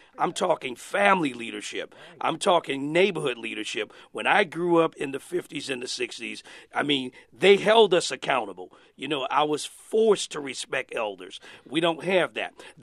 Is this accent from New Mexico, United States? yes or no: no; Louisiana, United States; I was born in the St. Bernard House Development, but my formative years were in Central City, so I know about that neighborhood.